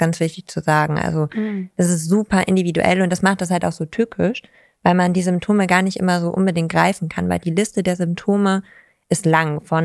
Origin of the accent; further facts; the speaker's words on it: Lower Saxony, Germany; Ja, ich bin ja in Ostfriesland groß geworden